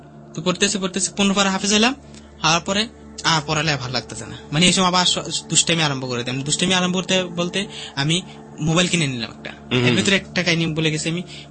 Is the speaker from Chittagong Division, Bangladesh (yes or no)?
yes; Comilla, Chittagong Division, Bangladesh; আমাদের বাড়ি কুমিল্লা